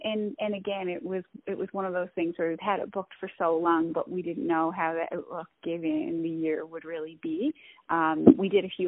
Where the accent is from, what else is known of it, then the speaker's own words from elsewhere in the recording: Corner Brook, Newfoundland and Labrador, Canada; now in Rocky Harbor, Canada; I'm a born and bred Newfoundlander. I grew up in Corner Brook, live in Rocky Harbor now